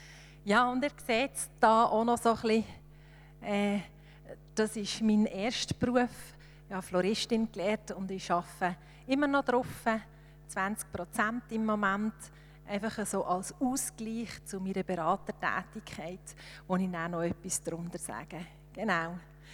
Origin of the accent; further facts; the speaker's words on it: Winterthur, Zurich, Switzerland; born there; also born or lived in Frauenfeld / Herisau / Bernese Oberland / Schaffhausen; Ich bin in Winterthur geboren, nicht zu Frauenfeld war. Von Frauenfeld sind wir auf Herisau, also haben mal Gabi Zöllert, vom Appenzellerland nach ins Berner Oberland.